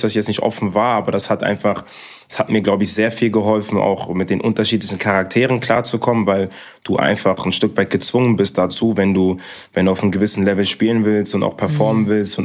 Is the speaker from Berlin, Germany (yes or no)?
no; Bonn, North Rhine-Westphalia, Germany; born there; 31 Jahre, gebürtig aus Bonn. Meine Wurzeln sind aus dem Kongo.